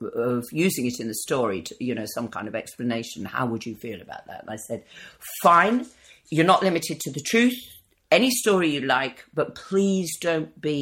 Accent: England, United Kingdom; 4 years I lost jobs because I was a Northern actor, and there's this silly prejudice that if you're a Northerner, you don't get to play a Sout

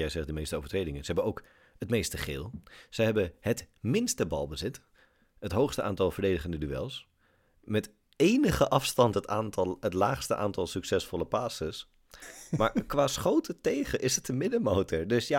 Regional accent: Almere, Flevoland, Netherlands; Dat klopt. Ik kom uit Almere. Ik ben daar geboren en getogen.

